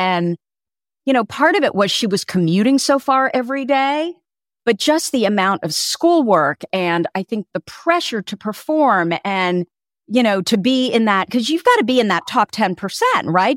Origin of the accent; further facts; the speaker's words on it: Hillsborough, California, United States; So I grew up in Burlingame in Hillsboro, which isn't far from Palo Alto.